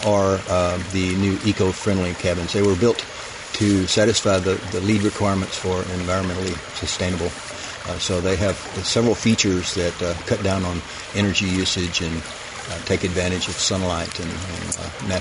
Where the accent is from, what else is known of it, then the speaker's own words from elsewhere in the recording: Tennessee, United States; Growing up in West Tennessee in Carroll County, I had been used to streams with a lot of mud.